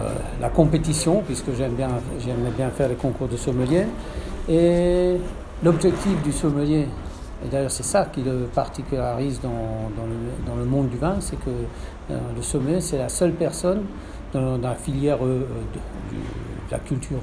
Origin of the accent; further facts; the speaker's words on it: Grand Est, France; Bon, alors, je suis alsacien